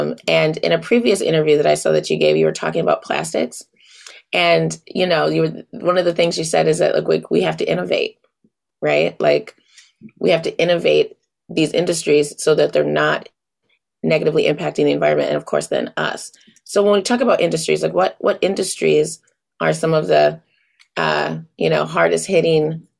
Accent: Flint, Michigan, United States; I'm from Flint, Michigan, and my city has had many struggles.

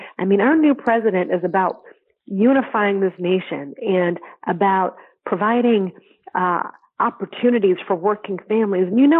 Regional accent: Connecticut, United States; That our kids are struggling, especially in the state of Connecticut, which is my hometown, yeah.

